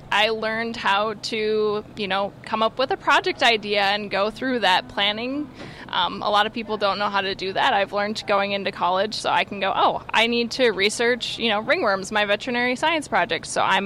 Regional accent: Plainview, Minnesota, United States; Yeah, I grew up in Plainview, Minnesota. Wabasha County Fair is my county fair, so I grew up showing here, starting in kindergarten

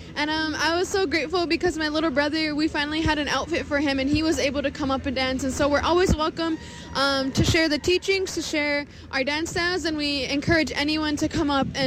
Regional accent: Lac du Flambeau, Wisconsin, United States; I am Bear Clan from Lac de Flambeau, Wisconsin.

